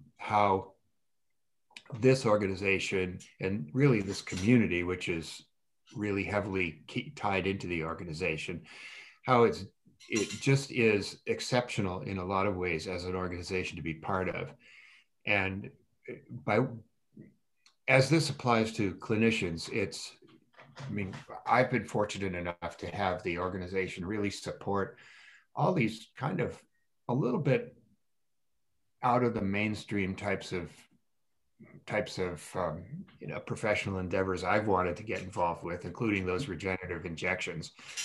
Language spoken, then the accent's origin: English; Bar Harbor, Maine, United States; Well, of course, I grew up in Bar Harbor.